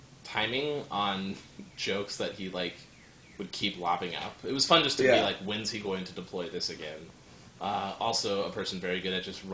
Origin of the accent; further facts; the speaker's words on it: Carrollton, Texas, United States; I grew up in the Dallas area